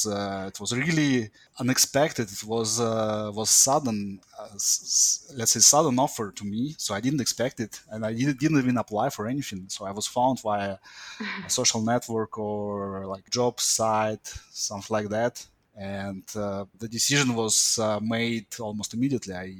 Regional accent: Moscow, Russia; I'm from Russia, from Moscow City. I graduated from Bauman Moscow State Technical University in 2006.

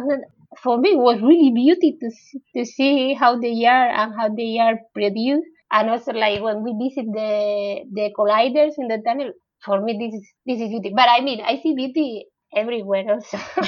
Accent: Plasencia, Extremadura, Spain; English is a second language; also born or lived in Malpica; I am 35 years old. I was born in Plasencia. It's a little city in the north of Extremadura. There is a region in the south of Spain close to Portugal. And then I grew up between Plasencia and Malpica.

